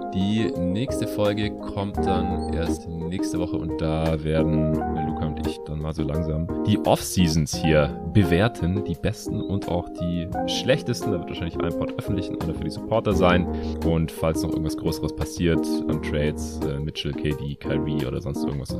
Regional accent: Stuttgart, Baden-Württemberg, Germany; bevor ich dann in meine alte Heimat nach Stuttgart fahre

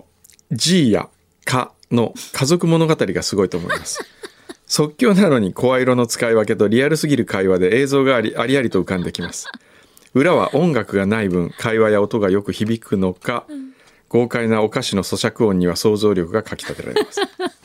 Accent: Yamaguchi, Japan; 私も山口出身で当然のように、食べておりました。

